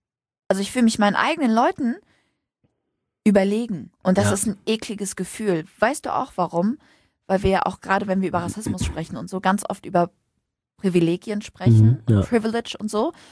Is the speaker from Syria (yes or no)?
yes; Syria; German is a second language; now in Germany; ich bin aus Syrien, aber ich bin hier groß geworden, beziehungsweise ja, ich bin hier, habe hier viele Jahre jetzt gelebt und mir geht's gut und ich beherrsche die Sprache